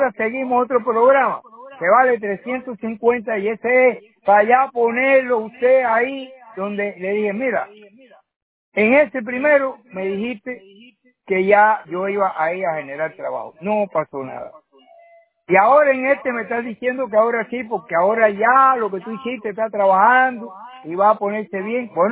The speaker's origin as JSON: {"language": "Spanish", "country": "Cuba", "moved": "as an adult", "said": "Yo llevo en este país 62 años. Vine de Cuba."}